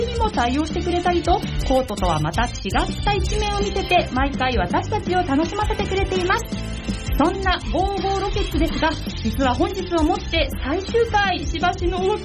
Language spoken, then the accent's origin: Japanese; Kawasaki, Kanagawa, Japan; 本日の番組メインパーソナリティは、川崎生まれ川崎育ち、自称夢見ヶ崎動物公園専属アイドル、 … のリーダー、かじったハートは仲間の証、気をつけないとあなたのハートもガブと食べちゃうぞ、